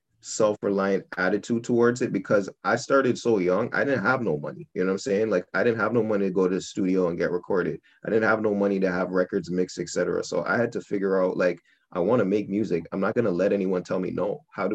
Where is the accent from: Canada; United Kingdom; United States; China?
Canada; Toronto, Ontario; I'm from Toronto. I was born and raised here. Born at Mount Sinai Hospital.